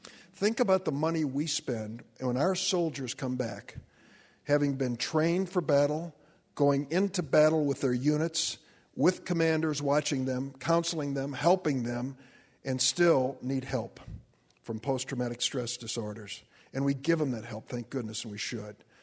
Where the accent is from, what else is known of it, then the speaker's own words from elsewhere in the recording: East St. Louis, Illinois, United States; grandfather had chosen the St. Louis choice instead of the Chicago choice, and that's why I ended up growing up in East St. Louis, in the Lithuanian community.